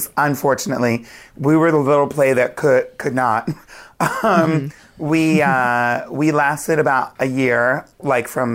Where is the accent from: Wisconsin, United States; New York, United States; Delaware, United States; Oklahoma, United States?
Delaware, United States; Wilmington; I grew up near Philly in Wilmington, Delaware.